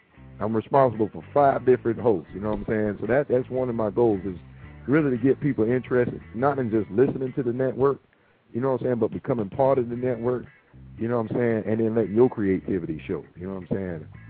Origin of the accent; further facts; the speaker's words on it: Florida, United States; because we are both from Florida, you know what I'm saying